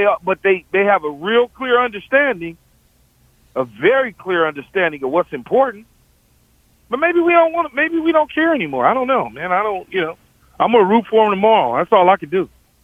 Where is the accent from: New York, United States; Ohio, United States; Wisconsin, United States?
Ohio, United States; Oh, you know, I'm from Ohio. I was in Cincinnati, and we always played those teams.